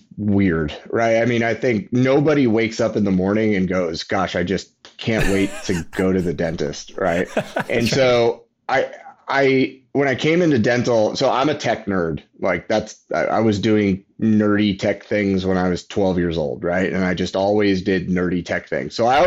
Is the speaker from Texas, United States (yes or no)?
yes; Texas, United States; I'm from Texas.